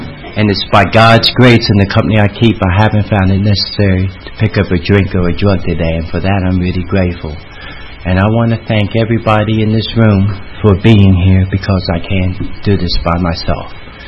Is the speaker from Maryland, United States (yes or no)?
no; New York, United States; So I grew up in New York, Manhattan, in Harlem, 246 West 150th Street, between 7th and 8th Avenue.